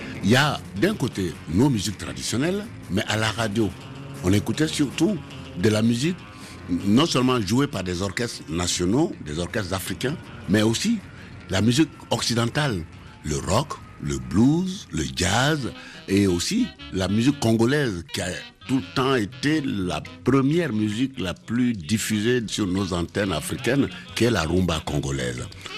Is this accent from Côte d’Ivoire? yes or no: yes; Gorogo, Savanes, Côte d’Ivoire; Dans les années 60, moi j'étais en Côte d'Ivoire, mon pays natal. Je suis né à Gorogo, dans le nord de la Côte d'Ivoire.